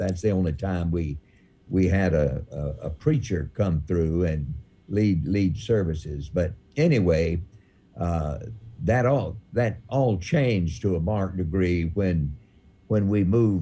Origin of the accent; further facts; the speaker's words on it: Mississippi, United States; I grew up in rather severe poverty in rural Mississippi.